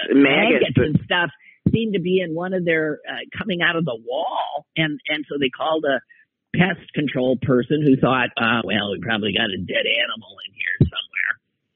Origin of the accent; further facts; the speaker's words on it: Green Bay, Wisconsin, United States; And by the way, Alloway, I always say I'm from Green Bay.